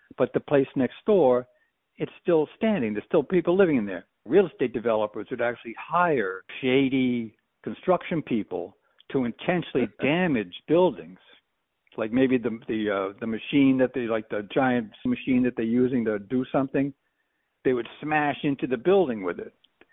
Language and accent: English; Massachusetts, United States; Yeah, because I was brought up outside of Boston. Tattooing was illegal in Massachusetts.